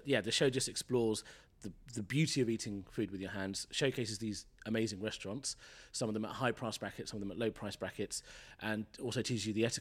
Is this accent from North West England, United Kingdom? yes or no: no; London, United Kingdom; when I was growing up, having gone to a private school in London, but also growing up in England